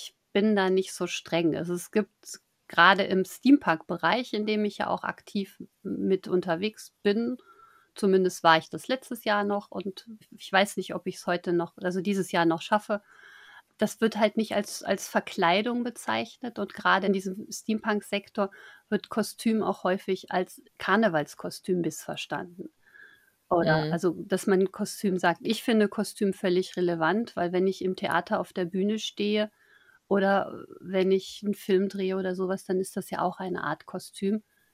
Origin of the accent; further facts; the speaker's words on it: Rhineland, Germany; Die muss man haben als Rheinländer.